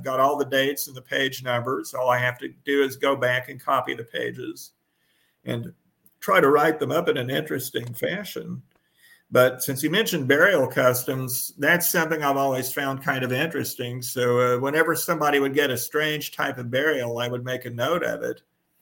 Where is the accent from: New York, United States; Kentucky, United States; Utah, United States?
Kentucky, United States; I did grow up in a rural sort of county. Richmond is more of a bluegrass county with a large city, Madison County, I should say, a large city, Richmond, and a few smaller towns